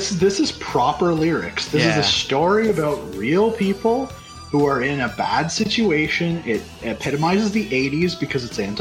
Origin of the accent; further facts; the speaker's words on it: Canada; and I'm Canadian